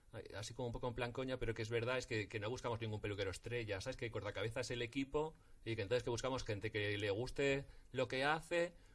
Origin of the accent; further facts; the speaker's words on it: Lleida, Catalonia, Spain; Pues yo soy catalán, yo soy de Lérida.